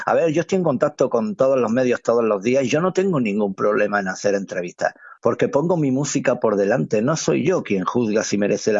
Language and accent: Spanish; Spain; Señores, aquí está el español.